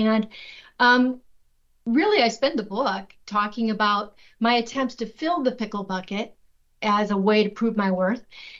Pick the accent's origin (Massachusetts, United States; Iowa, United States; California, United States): Iowa, United States; Carroll; So the book's a collection of stories on my journey from the cornfields of rural Iowa, growing up in Carroll, Iowa, all the way to the corner office and executive offices of Microsoft.